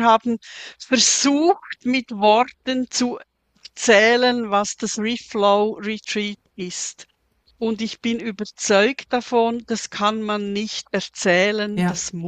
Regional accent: Switzerland; Und bei uns in der Schweiz sagt man, der Schnauer ist der Geschwinder.

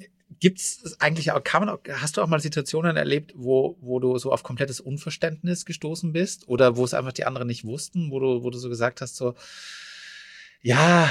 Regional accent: Austria; Und ich komme aus Österreich.

